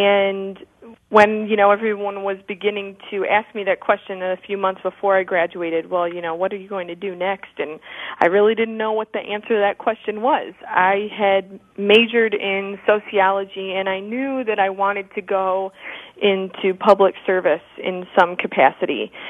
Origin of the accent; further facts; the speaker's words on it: United States; In terms of my safety and how I've been perceived here as an American, I felt very welcomed